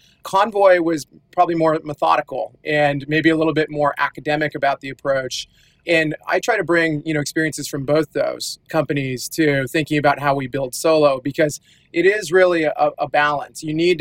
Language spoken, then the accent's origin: English; Seattle, Washington, United States; My background, I'm from Seattle, grew up here my entire life, more or less.